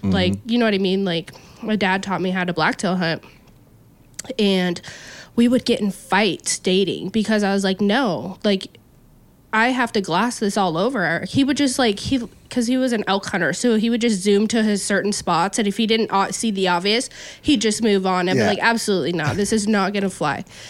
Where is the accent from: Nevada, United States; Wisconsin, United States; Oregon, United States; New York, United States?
Oregon, United States; Forest Grove; moved away; because I grew up in the Forest Grove area, so the clear cuts and stuff were a lot smaller. I moved down here, a lot bigger country